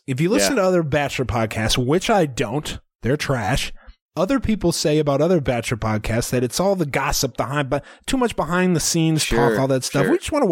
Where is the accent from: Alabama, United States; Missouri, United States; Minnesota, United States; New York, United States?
Missouri, United States; I'm from Missouri.